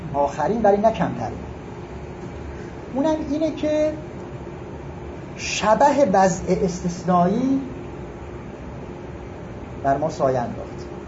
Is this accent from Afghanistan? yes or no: no; Iran; من شخصا ببخشید به عنوان یک ایرانی